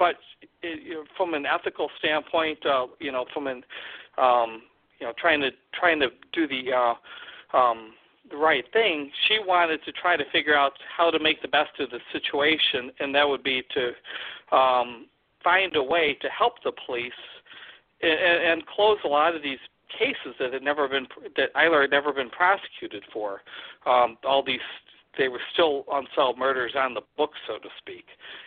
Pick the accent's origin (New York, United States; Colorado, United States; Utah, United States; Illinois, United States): Illinois, United States; Joliet; not that far from where I grew up in Joliet, Illinois